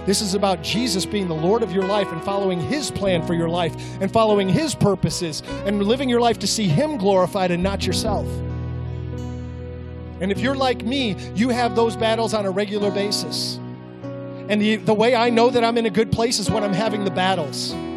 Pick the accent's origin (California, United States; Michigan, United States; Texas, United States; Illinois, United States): Texas, United States; I mean, I grew up in North Texas.